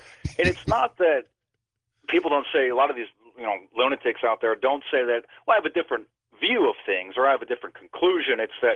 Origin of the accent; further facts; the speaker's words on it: Midwest, United States; I'm originally from the Midwest.